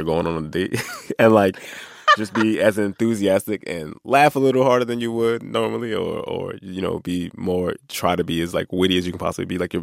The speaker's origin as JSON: {"language": "English", "town": "Philadelphia", "region": "Pennsylvania", "country": "United States", "tie": "born or raised there", "said": "a lot of people I grew up with in Philly were like, oh, congratulations on your new job."}